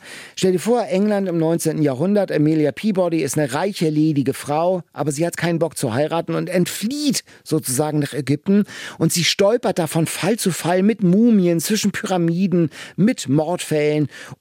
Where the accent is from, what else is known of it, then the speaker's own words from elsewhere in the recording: West Germany, Germany; Also man konnte als Wessi sozusagen auf diese Aussichtsplattform gehen und über die Mauer rüberschauen.